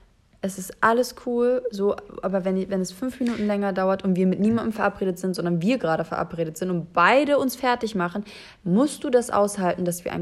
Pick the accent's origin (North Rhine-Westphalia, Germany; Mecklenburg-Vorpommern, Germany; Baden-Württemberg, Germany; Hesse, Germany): Hesse, Germany; Kassel; Ich bin in Kassel Waldau groß geworden.